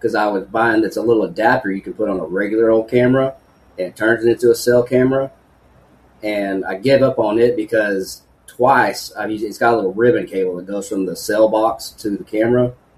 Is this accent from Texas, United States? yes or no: yes; Longview, Texas, United States; I'm originally from Longview out in East Texas, and that's where it all started for me.